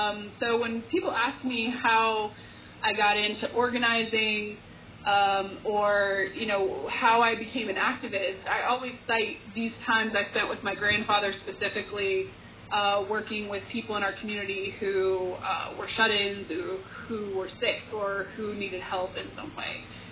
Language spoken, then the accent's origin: English; Mount Liberty, West Virginia, United States; I grew up outside of Philippi on a farm up on top of a mountain in a community called Mount Liberty. And I grew up with a single mom who was also a teacher.